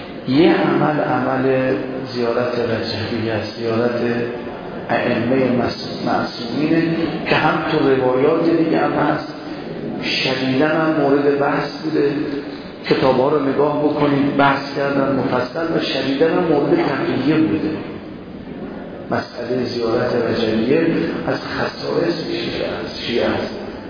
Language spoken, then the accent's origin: Persian; Iran; خیال نکنید اینا چون ما ایرانیم برای ما راحت تران